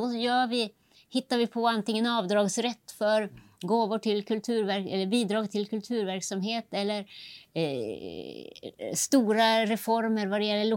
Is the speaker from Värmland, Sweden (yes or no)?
no; Skellefteå, Västerbotten County, Sweden; jag är från Skellefteå